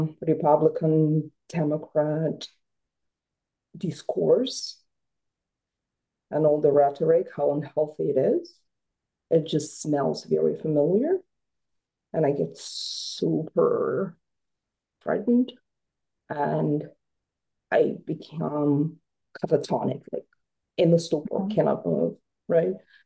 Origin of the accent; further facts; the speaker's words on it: Ukraine; I'm from the region that used to be Ukraine and no longer Ukraine.